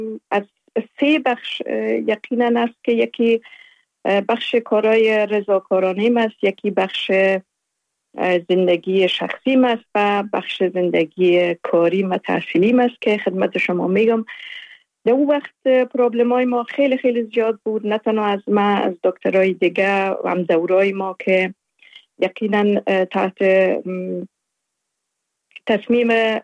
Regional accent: Afghanistan; کودکی و طفولیت خود در ولایات مختلف افغانستان گذشتاندیم. مکتب ابتدایی را در قریه بایان، ولایت اروزگان، زابل، میمنه و همچنان در کابل لیسه

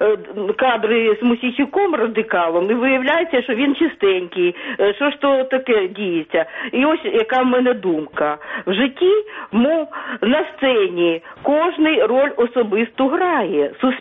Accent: Kyiv, Ukraine

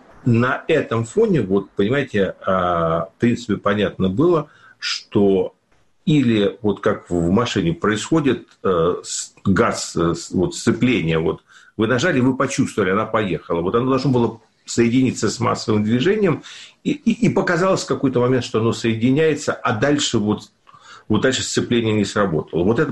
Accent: Ukraine; born or raised there

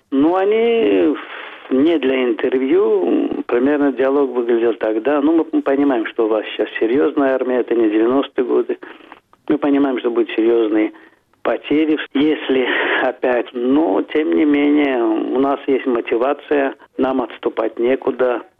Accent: Azerbaijan; Ну, когда говорил, что из Азербайджана, то считали, что это такая неудачная шутка.

